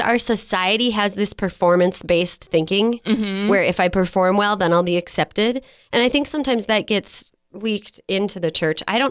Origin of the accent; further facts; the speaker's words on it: Midwest, United States; but I know growing up in the Midwest, church was something that everybody does.